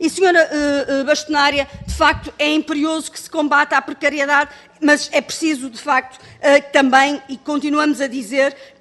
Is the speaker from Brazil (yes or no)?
no; Braga, Portugal; eu sou do Distrito de Braga, eleita pelo Distrito de Braga